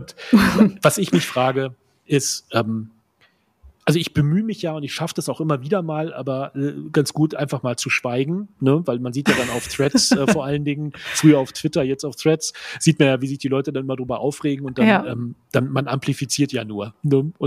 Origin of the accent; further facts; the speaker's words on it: Siegburg, North Rhine-Westphalia, Germany; Ja, bei uns in Siegburg gibt es im Bus